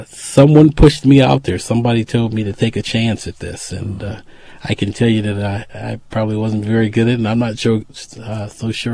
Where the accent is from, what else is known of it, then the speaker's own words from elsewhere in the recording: Chicago, Illinois, United States; I grew up in Chicago. There were probably 40 homes on the block that I lived on.